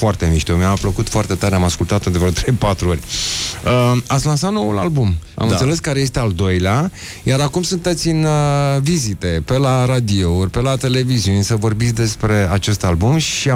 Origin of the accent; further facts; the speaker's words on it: Focșani, Vrancea County, Romania; now in Bucharest, Romania; și eu sunt din Focșan și mi-a venit foarte greu să vin aici în București